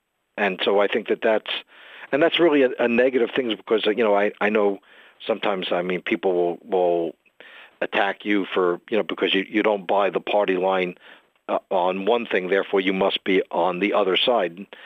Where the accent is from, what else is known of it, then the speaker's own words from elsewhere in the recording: New York, United States; or my growing up in New York in the 50s and 60s.